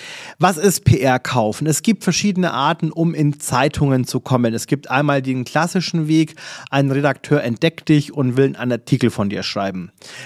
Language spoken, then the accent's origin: German; Regensburg, Bavaria, Germany; also born or lived in Munich; ich komme ja aus Regensburg, ich bin nach vielen Jahren von München nach Regensburg gezogen